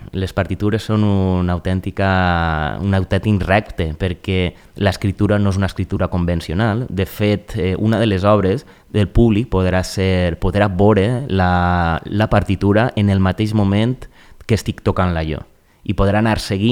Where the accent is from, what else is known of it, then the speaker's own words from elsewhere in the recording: Villajoyosa, Valencian Community, Spain; El dijous passat ja vaig començar en el meu poble, en la Vila Joiosa, a fer este projecte